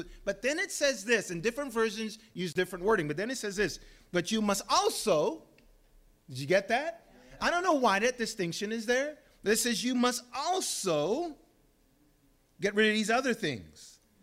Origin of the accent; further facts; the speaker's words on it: Louisiana, United States; as we say in South, where I grew up in South Louisiana